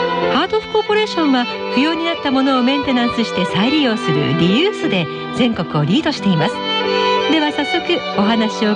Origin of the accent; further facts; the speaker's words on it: Niigata, Japan; 私たち新潟県民にとっても大変おなじみのお店ですけれども